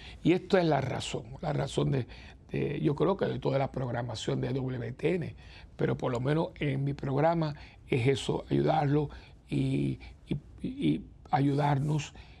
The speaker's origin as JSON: {"language": "Spanish", "country": "Cuba", "moved": "yes", "lives_now": "Miami, United States", "said": "cuando yo salí de Cuba, yo fui para Miami, ¿no? Cuando yo llegué a Miami, aquello era Miami como tal, un pueblo de campo"}